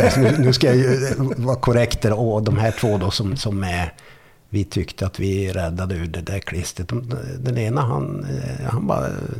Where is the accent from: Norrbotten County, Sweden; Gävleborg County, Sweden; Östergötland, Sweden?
Norrbotten County, Sweden; Arvidsjaur; now in Stockholm, Sweden; Nej, jag kommer ju från Arvidsjaur från början.